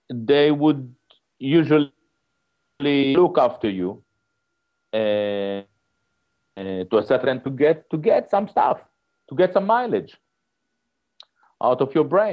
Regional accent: Israel; I'm from Israel

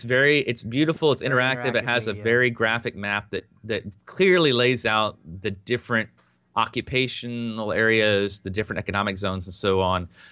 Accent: United States; But as an American, I have to say

